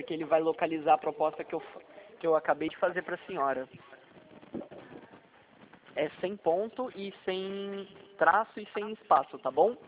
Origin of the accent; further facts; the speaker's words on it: São José dos Campos, São Paulo, Brazil; Eu sou da cidade de São José dos Campos.